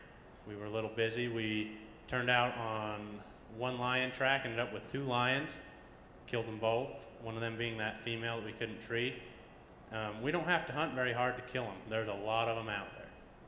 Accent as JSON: {"language": "English", "town": "Park Valley", "region": "Utah", "country": "United States", "said": "I'm from Park Valley."}